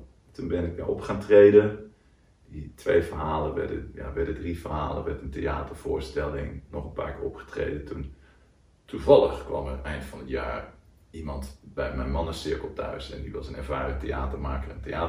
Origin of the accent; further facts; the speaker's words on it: 's-Hertogenbosch, North Brabant, Netherlands; bijvoorbeeld Den Bosch waar ik vandaan kwam